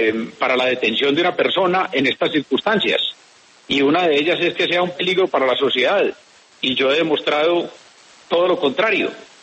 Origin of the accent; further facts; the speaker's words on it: Colombia; porque como colombiano, como ciudadano, como gobernador tengo que hacerlo